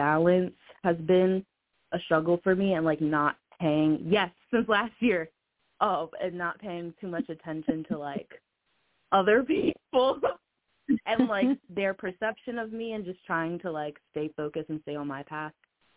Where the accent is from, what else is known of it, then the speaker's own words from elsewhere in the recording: Baltimore, Maryland, United States; now in Atlanta, United States; I'm calling from Atlanta, but I'm from Baltimore.